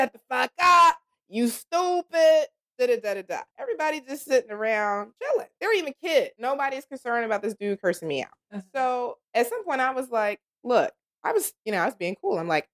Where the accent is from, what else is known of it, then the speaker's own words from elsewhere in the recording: the South, United States; Like, and so my thing is, I'm from the South